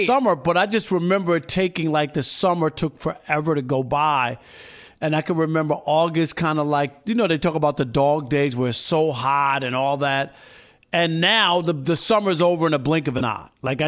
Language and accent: English; New York, United States; And I can remember being a kid growing up in New York in the summer, Chris, just waiting for school to come back.